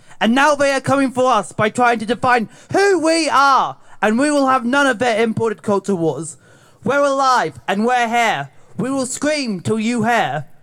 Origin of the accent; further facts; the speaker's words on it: South Island, New Zealand; and I come from the South Island.